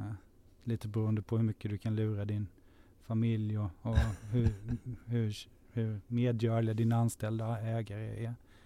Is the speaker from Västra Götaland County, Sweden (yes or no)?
no; Halmstad, Halland County, Sweden; Jag är från Halland.